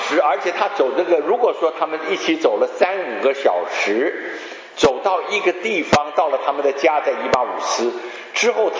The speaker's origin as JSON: {"language": "Chinese", "region": "Jiangsu-Zhejiang", "country": "China", "said": "啊，以我们江浙人的话，这是实在是很沉得住气"}